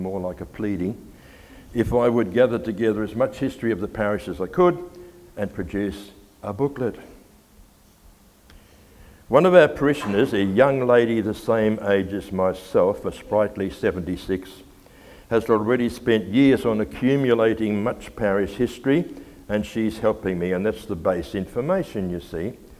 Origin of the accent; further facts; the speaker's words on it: Gympie, Queensland, Australia; I was born and raised in Gympie. I went to church there as a kid. I was confirmed there. I learned to play the pipe organ there, and we retired there.